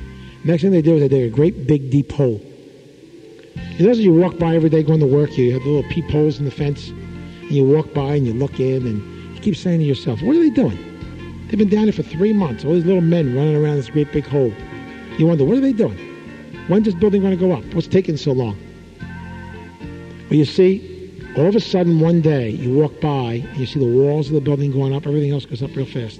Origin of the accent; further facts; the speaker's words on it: Camden, New Jersey, United States; When I was a kid growing up in South Camden, my father was a city farmer.